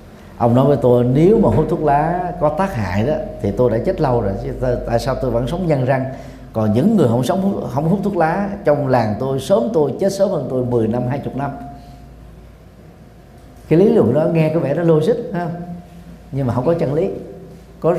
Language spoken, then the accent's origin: Vietnamese; Saigon, Ho Chi Minh City, Vietnam; Còn tôi đó, sinh ra lớn lên ở Sài Gòn, có khi nào mà trải nghiệm cái lạnh đó bao giờ đâu